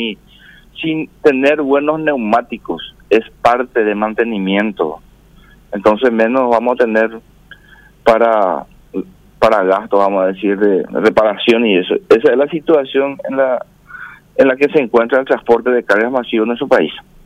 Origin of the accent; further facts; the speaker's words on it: Paraguay; como paraguayos, como ciudadanos auténticos de este país